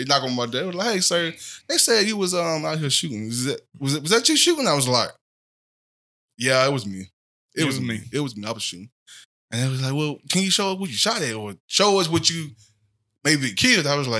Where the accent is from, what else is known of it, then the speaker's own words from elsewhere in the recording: Birmingham, Alabama, United States; My background, well, born and raised right here in Birmingham. Born at Brookwood.